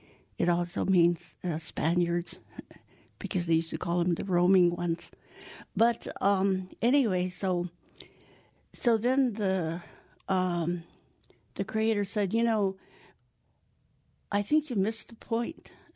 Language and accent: English; New Mexico, United States; I grew up on Horse Lake Mesa.